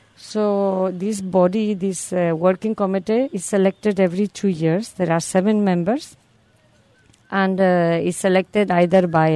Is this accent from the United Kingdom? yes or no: no; Spain; now in Oroville, United States; I came from Spain to live here 12 years ago, after having paid a few visits to Oroville.